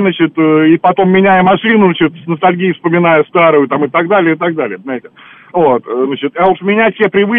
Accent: Moscow, Russia; родился и вырос в Москве, поэтому внутри страны переезжать мне в город побольше некуда.

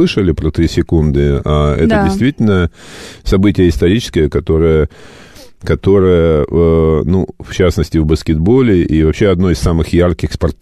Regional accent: Krasnoyarsk, Krasnoyarsk Krai, Russia; я вырос в Красноярске, и вот в той малогабаритной хрущевской квартире

